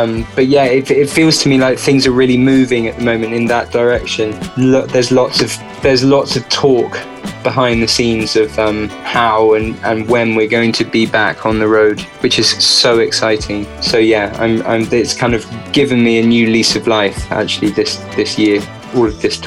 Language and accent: English; England, United Kingdom; there are four of us, and we're from England, the UK